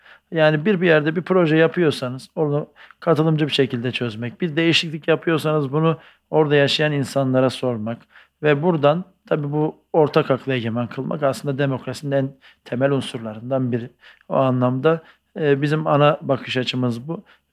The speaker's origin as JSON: {"language": "Turkish", "town": "Ataşehir", "region": "Istanbul", "country": "Turkey", "said": "Çünkü tam bir Ataşehirliyim. Yani işte Bakkalköy mahallesinde oturuyorum. İş yerim orada."}